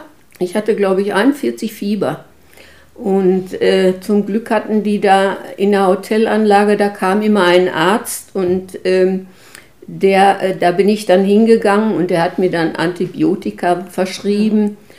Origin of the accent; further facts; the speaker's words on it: Hamm, North Rhine-Westphalia, Germany; Und dann ist meine Mutter mit uns wieder nach Hamm zurückgezogen. Und dann bin ich 4 Jahre in Hamm zur Schule gegangen.